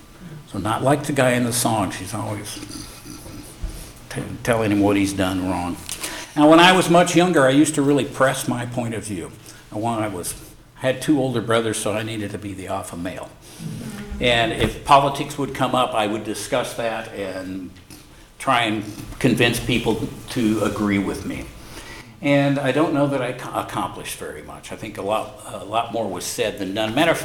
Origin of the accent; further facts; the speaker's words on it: Oklahoma, United States; I grew up in Oklahoma, I have family down there and in Arkansas, and most of them are Southern Baptists.